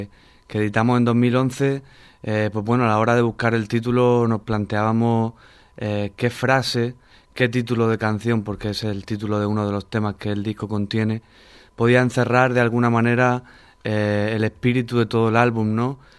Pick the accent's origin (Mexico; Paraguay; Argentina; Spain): Spain; Region of Murcia; Sí, yo soy murciano de pura cepa, vamos, más murciano que el paparajote.